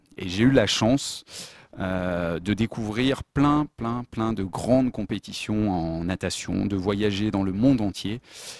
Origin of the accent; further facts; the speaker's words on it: Saint-Étienne, Auvergne-Rhône-Alpes, France; Alors, je suis stéphanois, je suis né à Saint-Étienne, j'ai grandi à Saint-Étienne.